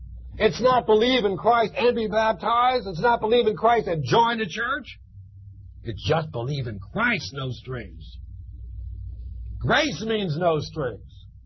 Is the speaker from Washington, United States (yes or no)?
no; Philadelphia, Pennsylvania, United States; I remember as a young boy, growing up, should I use the word growing up in Philadelphia? Does anybody grow up in Philadelphia? Reared, would that be better?